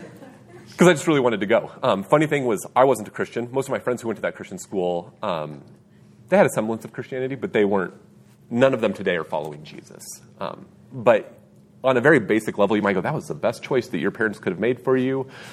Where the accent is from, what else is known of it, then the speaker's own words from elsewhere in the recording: Greeley, Colorado, United States; I grew up in Greeley, and at that time, when you were a freshman, you still went to the junior high school.